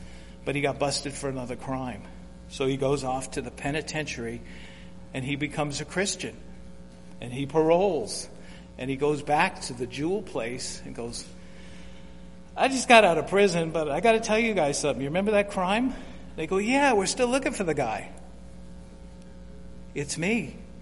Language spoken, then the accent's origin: English; United States; I'm a poor human, and I'm a male, I'm American, I'm prone to sin.